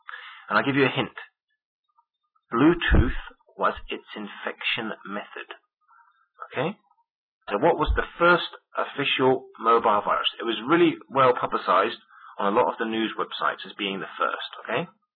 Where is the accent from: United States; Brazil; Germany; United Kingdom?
United Kingdom; England; I'm English, so we haven't got very good American accents